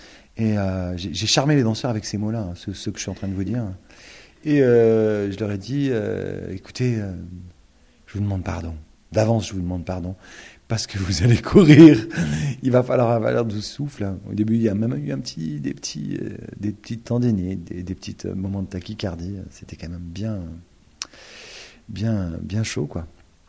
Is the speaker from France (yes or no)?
yes; Southern France, France; moi, je suis méridional, hein, mais ça fait 20 ans que je vis ici.